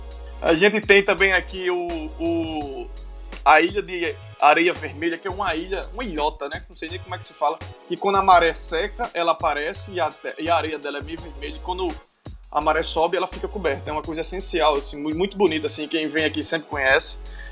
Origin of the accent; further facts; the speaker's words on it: João Pessoa, Paraíba, Brazil; eu sou de João Pessoa, na Paraíba, nascido e criado aqui. Cidade maravilhosa.